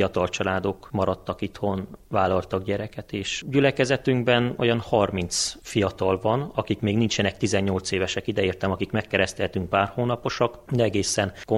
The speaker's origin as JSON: {"language": "Hungarian", "town": "Teleac", "region": "Harghita", "country": "Romania", "tie": "born or raised there", "said": "én magam is Telekfalváról, Telekfalvi református egyházközségből származom. Ott nőttem fel"}